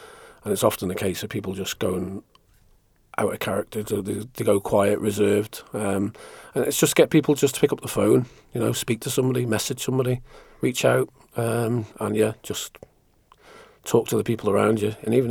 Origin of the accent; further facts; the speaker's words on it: Isle of Man; now in United Kingdom; I'm from the Isle of Man, but obviously live in the UK now.